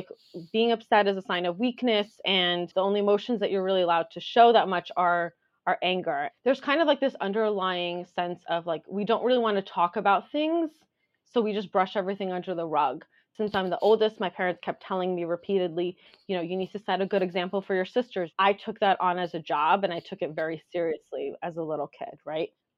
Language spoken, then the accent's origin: English; New Jersey, United States; also born or lived in Moscow, Russia / New York; now in Los Angeles, United States; I currently live in Los Angeles, but I was born in Moscow, Russia in the 80s. And I was 3 years old when we came over to the States. We came into New York and we were there for a few years. And then we moved to New Jersey, and I grew up in New Jersey mostly.